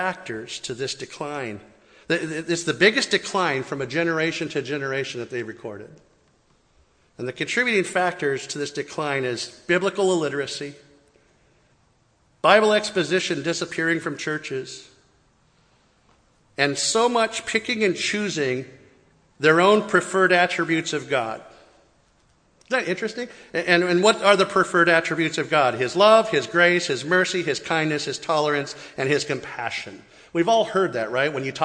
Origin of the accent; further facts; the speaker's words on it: United States; growing up in America, I will tell you, even me in my youth